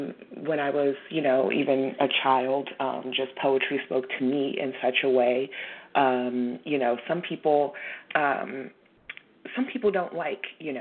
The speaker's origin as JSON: {"language": "English", "town": "Washington", "region": "District of Columbia", "country": "United States", "tie": "born or raised there", "said": "I'm born and raised in Washington, D.C."}